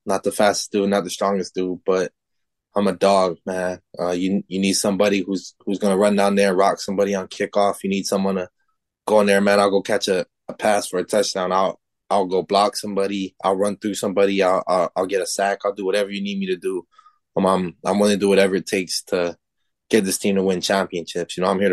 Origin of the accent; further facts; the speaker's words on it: Kalaheo, Hawaii, United States; I'm from Kalaeo, Kauai, man. Like, I'm not supposed to be here.